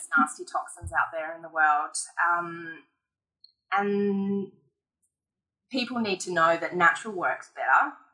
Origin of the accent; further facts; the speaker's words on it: Byron Bay, New South Wales, Australia; I grew up in Byron Bay